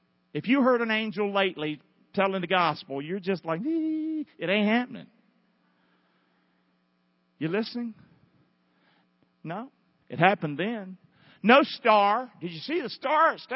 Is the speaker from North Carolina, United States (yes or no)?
yes; Rockingham, North Carolina, United States; I'm from Rockingham. Don't ever forget that.